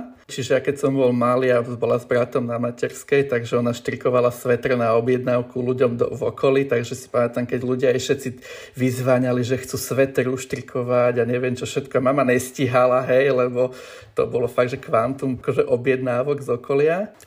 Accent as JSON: {"language": "Slovak", "town": "Bratislava", "region": "Bratislava Region", "country": "Slovakia", "said": "som z Bratislavy, ale bývam tak na samote, na záhori, v lese."}